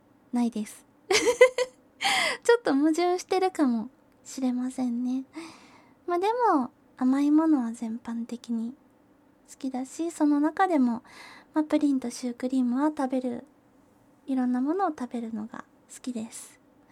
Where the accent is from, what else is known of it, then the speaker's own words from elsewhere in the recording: Kyushu, Japan; 出身地は、九州のどこかです。九州のどこか、まあ、食べ物の美味しい県です。